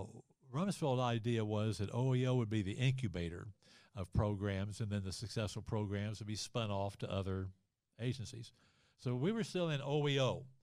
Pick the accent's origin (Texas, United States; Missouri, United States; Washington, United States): Missouri, United States; St. Joseph; Head Start was already established in my hometown of St. Joseph, Missouri.